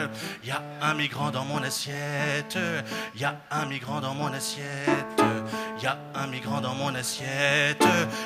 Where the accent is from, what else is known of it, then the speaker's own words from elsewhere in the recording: Libreville, Estuaire, Gabon; moi je viens du Gabon, de Libreville, la capitale économique du Gabon.